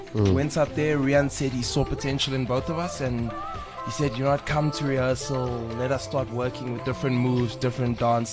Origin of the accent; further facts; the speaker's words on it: Alberton, Gauteng, South Africa; I come from the Brackenhurst area.